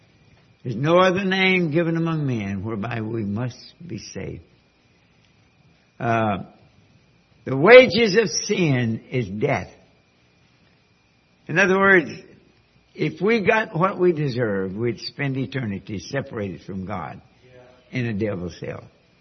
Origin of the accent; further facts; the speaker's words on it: Kentucky, United States; But being born and raised in Kentucky, then I knew a lot more about corn.